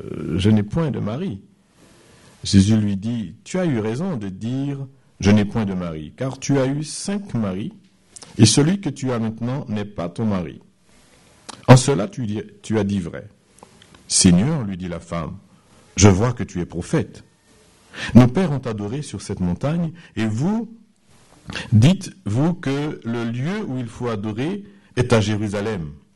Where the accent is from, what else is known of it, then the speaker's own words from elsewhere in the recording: Martinique; J'ai grandi quand j'étais en Martinique dans une église où il y avait, elle était grande, hein, une grande salle